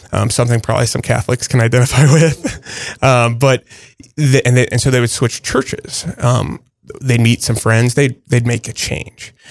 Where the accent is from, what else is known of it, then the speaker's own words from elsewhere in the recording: Bloomington, Illinois, United States; also born or lived in Rockford; I'm a lifelong Bloomingtonian. I was born in Rockford, not too far away, but my family headed south. We didn't get very far. We just got about 2 hours south, and I've lived here my whole life.